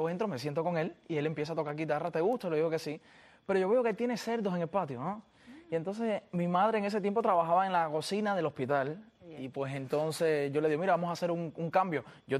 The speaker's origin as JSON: {"language": "Spanish", "region": "Havana", "country": "Cuba", "tie": "born or raised there", "also_born_or_lived": "Granma", "said": "Fue en mi barrio en Cuba. Yo soy del municipio de Boyero. Nací en Granma, me crié en La Habana toda la vida, pero vivía en el municipio de Boyero"}